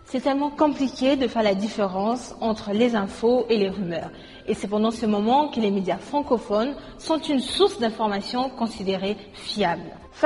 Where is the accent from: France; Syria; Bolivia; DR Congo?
DR Congo; je viens de la République démocratique du Congo.